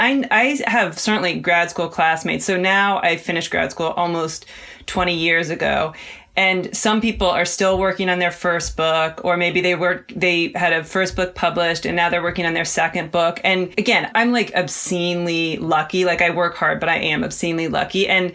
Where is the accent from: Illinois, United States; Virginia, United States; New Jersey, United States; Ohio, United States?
Ohio, United States; Cincinnati; Cincinnati, Ohio.